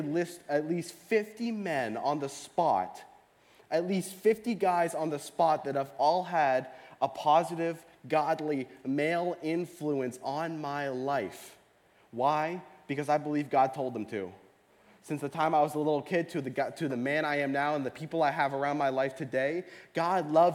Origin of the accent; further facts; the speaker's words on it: Nova Scotia, Canada; I was in my hometown in Nova Scotia last week, and I walked into the youth group that I got saved at.